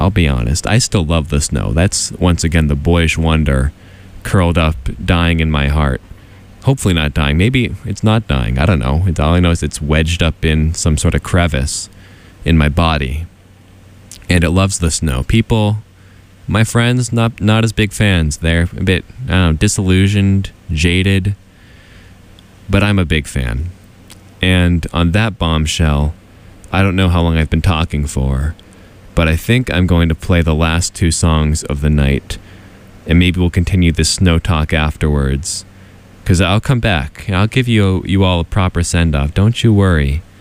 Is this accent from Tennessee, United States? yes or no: no; Washington, District of Columbia, United States; That always reminds me of home, because we have lots. I'm from Washington, D.C. We got cherry blossoms all over the place.